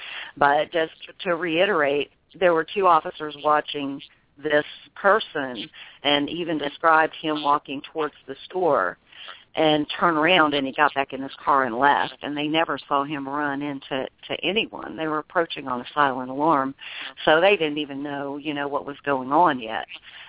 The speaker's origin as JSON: {"language": "English", "town": "Memphis", "region": "Tennessee", "country": "United States", "said": "I'm from Memphis, yeah."}